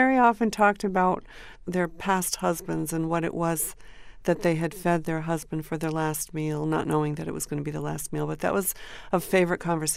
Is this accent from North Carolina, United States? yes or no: no; Durham, New Hampshire, United States; Yes, I grew up in Durham, New Hampshire. My parents were both professors at the university.